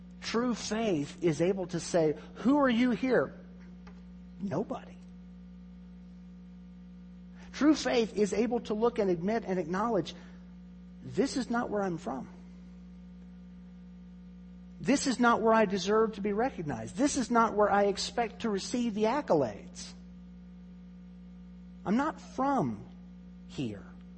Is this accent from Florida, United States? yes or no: no; Greenville, Mississippi, United States; born there; also born or lived in Springfield, Missouri; I was born in Greenville, Mississippi, but don't have any remembrance of that. We moved away. I was about a year and a half old. Went to Springfield, Missouri. Were there for several years, up to about 79, and then went to Mississippi for a while